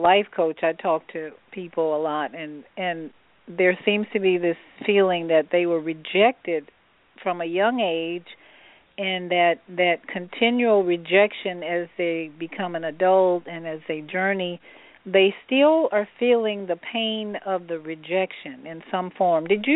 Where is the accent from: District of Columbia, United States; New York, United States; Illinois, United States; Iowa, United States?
Illinois, United States; Chicago; I grew up in Chicago, and my dad, who was a Jim Crow survivor, he grew up, for 9 years he lived in Jim Crow, Louisiana.